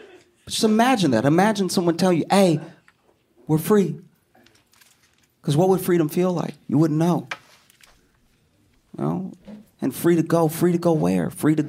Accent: Louisiana, United States; I grew up in Louisiana, so I knew about Juneteenth being so close to Texas and it was celebrated in Louisiana from a young age.

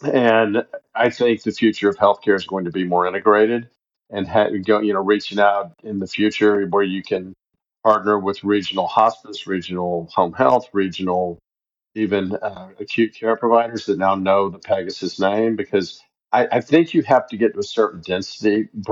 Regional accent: Dallas, Texas, United States; I'm a fifth generation Texan on both sides of my family. I grew up in Dallas. I tend to think of this as my home region and identity, even.

